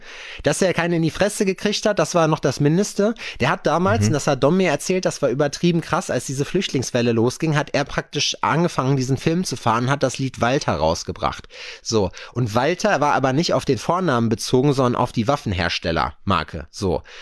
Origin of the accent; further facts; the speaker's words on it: Lüdenscheid, North Rhine-Westphalia, Germany; Und in Lüdenscheid da hinten, die Ecke, wo ich herkomme so.